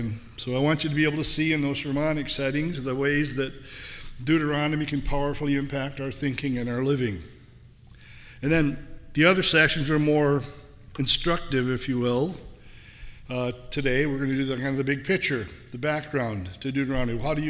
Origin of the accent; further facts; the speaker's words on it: New York, United States; We're from Western New York, a little village of 950 people south of Buffalo, and grew up in a real basic household.